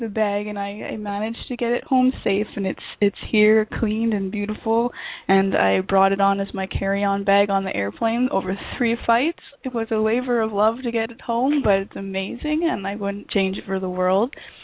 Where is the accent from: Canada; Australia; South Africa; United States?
Canada; And I'm from Canada, so I was racking my brain as to how I would be able to get this quite large crystal home